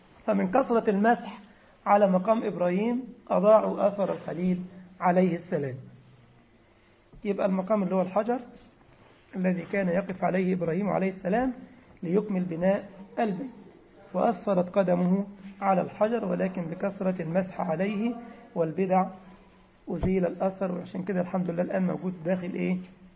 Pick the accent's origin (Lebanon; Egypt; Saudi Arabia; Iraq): Egypt; كان واحد يقول دعابة كده عندنا في مصر زمان كده